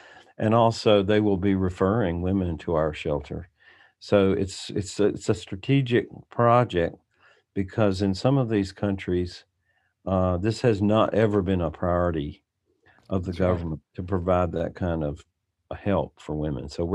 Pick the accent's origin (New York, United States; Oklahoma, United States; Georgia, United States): Georgia, United States; in 2016, I had to move back to my home state of Georgia to take care of my aging parents.